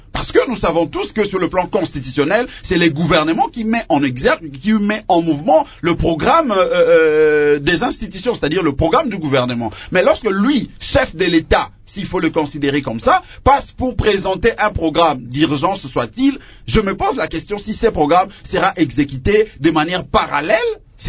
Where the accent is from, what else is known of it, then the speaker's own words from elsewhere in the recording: Équateur, DR Congo; Chez moi, à l'Équateur, comme un peu partout, les gens travaillent efficacement, énormément